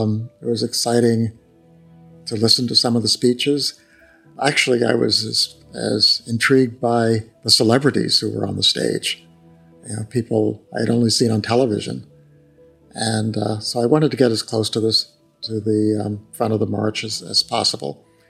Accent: New Mexico, United States; Growing up in New Mexico, you think of 500 miles as not that far. You know, it was a big state.

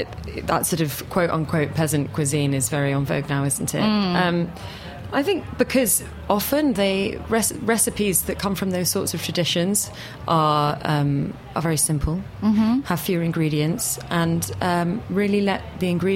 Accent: United Kingdom; As a Brit

